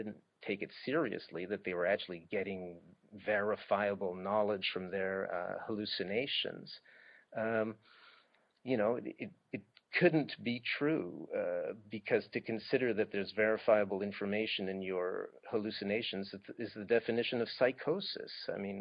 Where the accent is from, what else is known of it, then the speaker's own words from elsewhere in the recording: Switzerland; I grew up in Switzerland, so I actually had some experience with it.